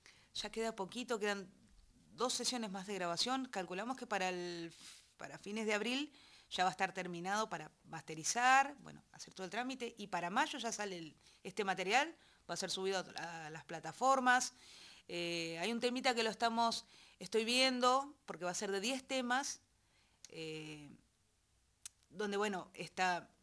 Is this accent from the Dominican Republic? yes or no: no; Buenos Aires Province, Argentina; born there; yo soy bonaerense, yo soy nacida en la provincia de Buenos Aires.